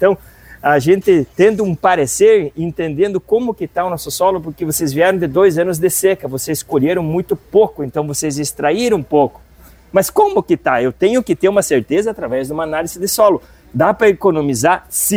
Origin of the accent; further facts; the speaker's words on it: Maravilha, Santa Catarina, Brazil; born there; now in Mangueirinha, Brazil; Depois nós fomos para Maravilha, Santa Catarina. Eu nasci em Maravilha e já há 40 anos estou em Mangueirinha, sudoeste do Paraná.